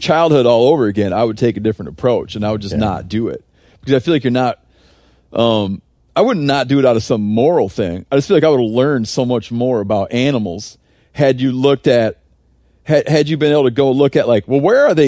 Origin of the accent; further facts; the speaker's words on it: Michigan, United States; Like when I grew up in Michigan for deer